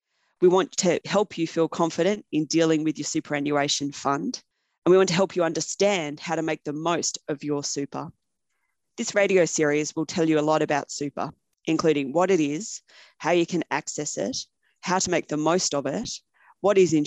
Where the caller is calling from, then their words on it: Victoria, Australia; Today, I'm calling in from Wurundjeri country.